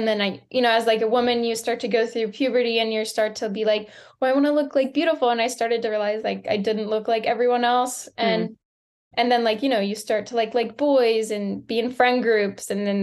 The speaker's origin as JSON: {"language": "English", "town": "Lancaster", "region": "Pennsylvania", "country": "United States", "tie": "born or raised there", "said": "I grew up in a small town in Lancaster, Pennsylvania. Like nowhere near the ocean"}